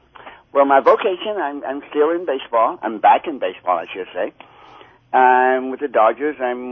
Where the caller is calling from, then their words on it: Los Angeles, California, United States; I'm calling from Los Angeles.